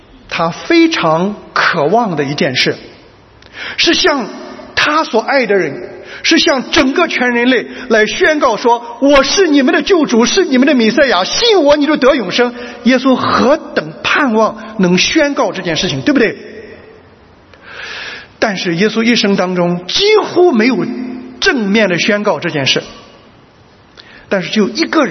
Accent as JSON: {"language": "Chinese", "region": "Shandong", "country": "China", "said": "我们山东人有时候见了人啊，"}